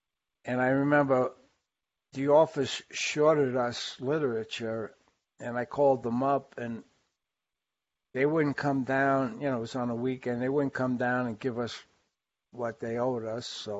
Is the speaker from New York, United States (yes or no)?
yes; New York, United States; And growing up in New York, they told me no tattoos, no identifying marks